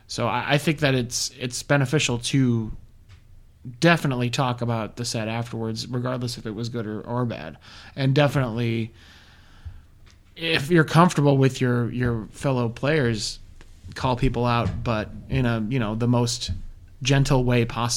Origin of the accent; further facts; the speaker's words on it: Minnesota, United States; Now, as a Minnesotan... I have several answers.